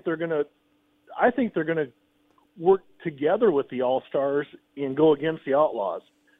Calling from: Le Mars, Iowa, United States; Calling from Lamars, Iowa.

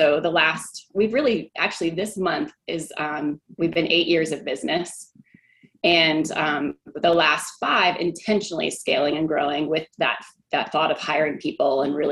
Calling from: Waxhaw, North Carolina, United States; I am coming at you from Waxhaw, North Carolina, which is just 30 minutes south of Charlotte.

